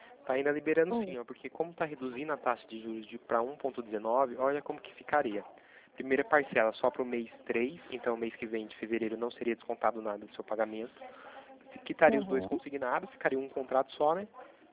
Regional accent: Itatiba, São Paulo, Brazil; porque eu sou daqui de Itatiba, né? Interior de São Paulo.

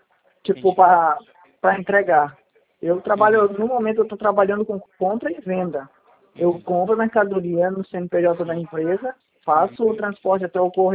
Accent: Amazonas, Brazil; moved away; Porque eu não sou daqui, eu sou do Amazonas. Como eu estou chegando agora, eu estou me instalando.

